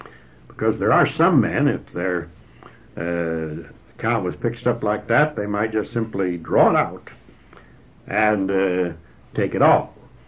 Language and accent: English; United States; But that's not because I'm an American.